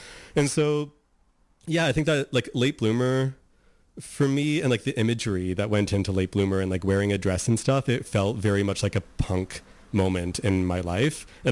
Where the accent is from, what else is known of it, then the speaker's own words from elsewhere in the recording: Nanaimo, British Columbia, Canada; Like, I didn't really have any, like, gay role models growing up in Nanaimo at that time.